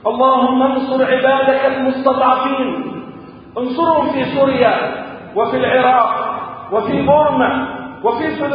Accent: Egypt; اللهم اجعل بلدنا مصر سلما سلاما وأمنا أمانا سخاء رخاء وسائر بلاد المسلمين

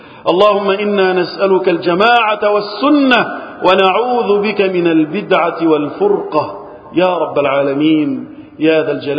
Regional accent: Egypt; اللهم احفظ بلدنا مصر وسائر بلاد المسلمين من الفتن.

